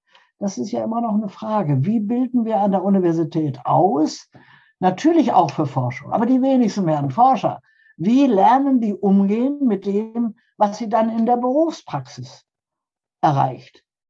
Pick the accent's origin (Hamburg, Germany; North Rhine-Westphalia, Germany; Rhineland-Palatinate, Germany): Hamburg, Germany; Und ich, fröhlich wie ich war, aus Hamburg kommen, halte ich meine Antrittsvorlesung